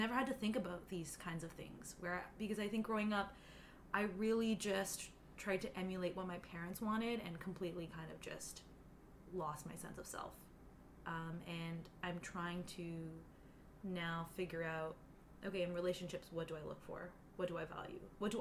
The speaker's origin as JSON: {"language": "English", "town": "Brampton", "region": "Ontario", "country": "Canada", "tie": "born or raised there", "said": "I had a lot of self-hate being a brown person growing up in Brampton because we were the majority."}